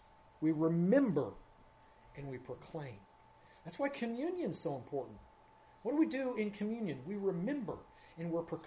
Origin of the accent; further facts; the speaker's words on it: Cincinnati, Ohio, United States; grown up in the Midwest know that in every 17 years we get the cicadas, and they're coming back to my hometown, Cincinnati, this summer.